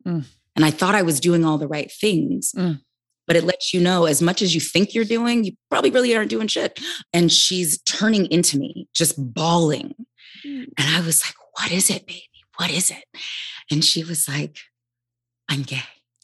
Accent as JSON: {"language": "English", "town": "Omaha", "region": "Nebraska", "country": "United States", "lives_now": "Bay Area, United States", "said": "And we're from Omaha, Nebraska, the north side. So it's just even smaller."}